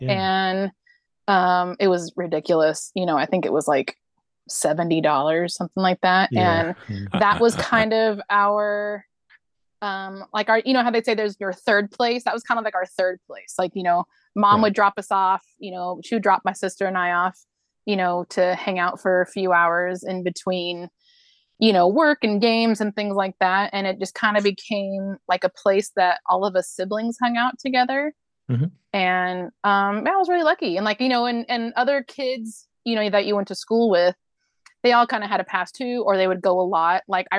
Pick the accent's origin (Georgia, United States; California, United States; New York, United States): California, United States; Yorba Linda; I am fourth generation Orange County. Great. And I was born in Yorba Linda and raised mostly in Yorba Linda, went to high school in Fullerton, and then lived in Fullerton for about 25 years.